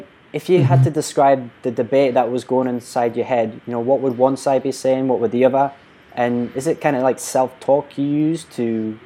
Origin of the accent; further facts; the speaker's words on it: Newcastle upon Tyne, North East England, United Kingdom; growing up in Newcastle, the way I was brought up, my beliefs was, one, you're a Geordie, you're from Newcastle.